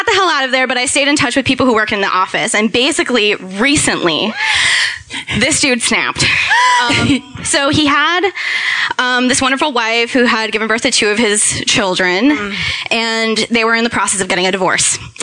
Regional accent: Miami, Florida, United States; I'm originally from Miami, but I live here now in my home.

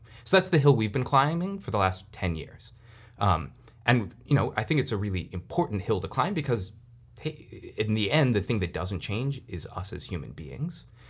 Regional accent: California, United States; because I'm from Silicon Valley, so I think in terms of products and companies.

